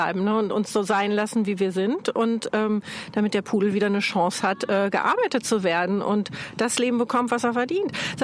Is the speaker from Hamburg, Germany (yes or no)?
yes; Hamburg, Germany; ich habe mal so ein bisschen gehört und geluschert, sagt man bei uns in Hamburg